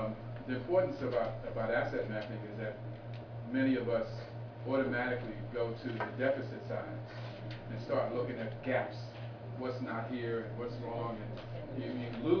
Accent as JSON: {"language": "English", "town": "Bronx", "region": "New York", "country": "United States", "said": "I'm from the South Bronx, not from South Side Chicago."}